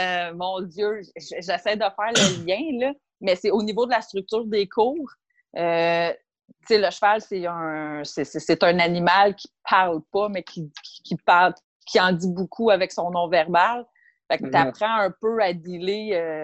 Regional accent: Laval, Quebec, Canada; moved away as an adult; Je viens de Sainte-Rose à Laval. J'ai passé ma vie là. J'ai jamais déménagé. C'est mon enfance. Je suis partie de là, j'avais 21 ans.

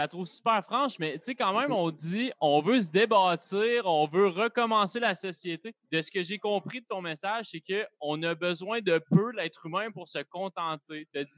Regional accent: Quebec City, Quebec, Canada; Moi, je viens de la ville de Québec, par exemple.

